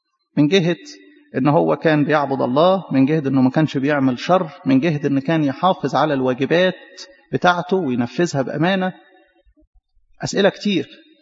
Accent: Egypt; يعني إحنا المفروض كمصريين نفتخر بهذا الأمر. البلد الوحيدة اللي ربنا يسوع جه وعاش فيها هي بلدنا مصر.

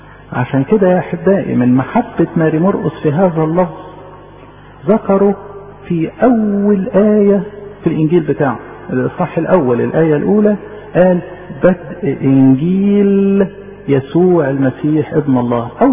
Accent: Egypt; إحنا كمصريين بنشعر إنه لينا انتماء خاص لإنجيل ماري مرقس

